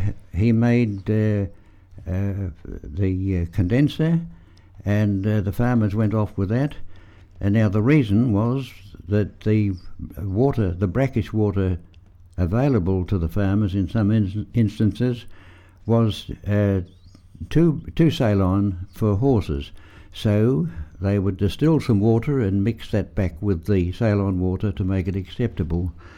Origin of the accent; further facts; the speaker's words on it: Cowell, South Australia, Australia; born there; I was born in Cowell in February 1912, Cowell on the west coast.